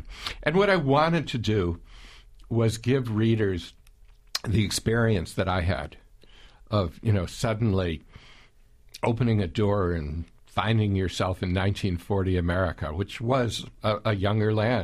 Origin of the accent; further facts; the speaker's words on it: New England, United States; I'm from New England, so that one resonates with me.